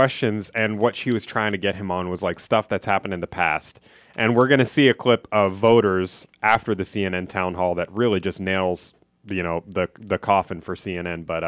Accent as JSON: {"language": "English", "town": "Philadelphia", "region": "Pennsylvania", "country": "United States", "tie": "born or raised there", "said": "I know in Philadelphia, where I'm from, not I was born in Philly, but raised in the area."}